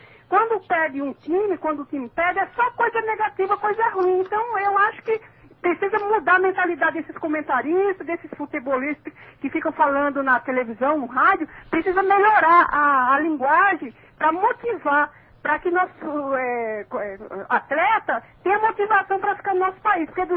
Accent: Brazil; Eu só estou orgulhosa como brasileira.

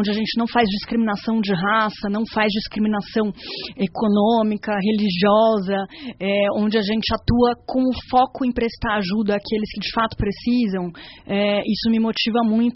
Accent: Brazil; Mas, atualmente, até sendo brasileira, né, me coloco aqui nessa situação

